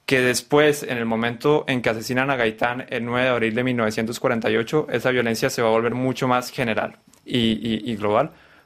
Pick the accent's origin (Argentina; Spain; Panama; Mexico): Panama; yo crecí en Panamá en una familia colombiana, yendo a Colombia cada año. Crecí en contacto con la cultura y con la sociedad colombiana. Tengo familiares que vinieron de Colombia a vivir a Panamá.